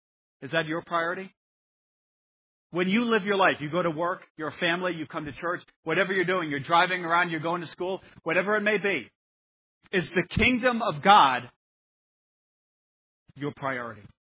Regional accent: United States; It doesn't matter that I come from America, that there are different people over in Papua New Guinea.

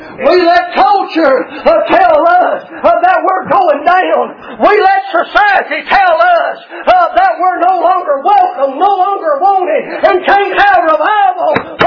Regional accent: Tennessee, United States; I ain't got a whole lot. I'm just from Tennessee.

